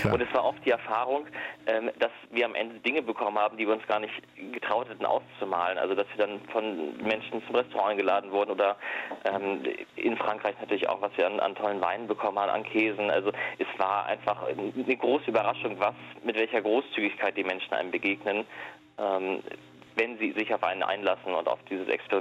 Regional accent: Hamburg, Germany; meine Heimatstadt Hamburg nochmal neu kennenzulernen

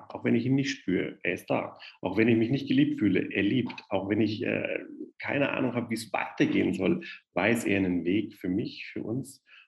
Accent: Bavaria, Germany; now in Munich, Germany; München ist für uns beide sehr wichtig, obwohl wir beide keine gebürtigen Münchner sind. Also man hört es am Dialekt, ich bin Franke, also evangelischer Franke im katholischen München.

